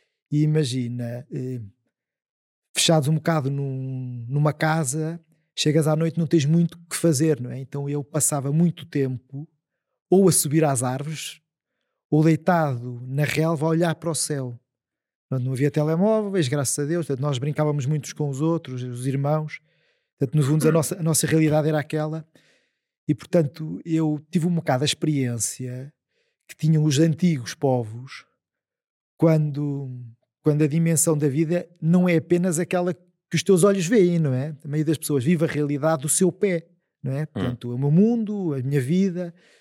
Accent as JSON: {"language": "Portuguese", "town": "Coimbra", "region": "Centro", "country": "Portugal", "tie": "born or raised there", "said": "Então, eu nasci em Coimbra. O meu pai era professor na Faculdade de Medicina, a minha mãe era médica, fiz o meu liceu todo em Coimbra, nós somos 5 irmãos, mas o meu pai tinha uma casa no Minho, em Ponte da Barca"}